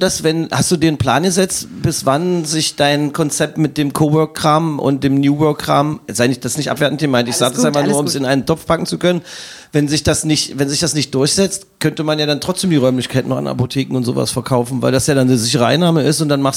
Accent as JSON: {"language": "German", "town": "Magdeburg", "region": "Saxony-Anhalt", "country": "Germany", "said": "Ich frage mal, als Magdeburger Junge"}